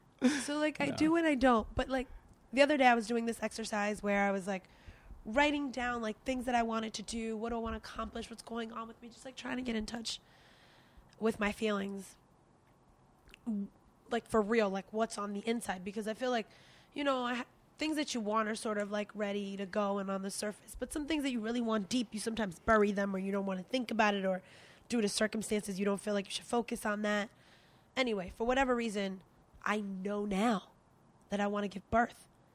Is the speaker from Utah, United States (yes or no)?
no; New York City, New York, United States; I mean, I was raised in New York City.